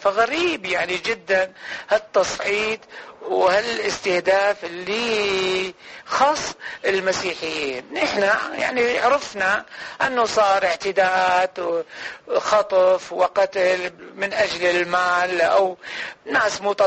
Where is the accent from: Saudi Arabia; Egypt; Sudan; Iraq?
Iraq; نحن عراقيين يعني،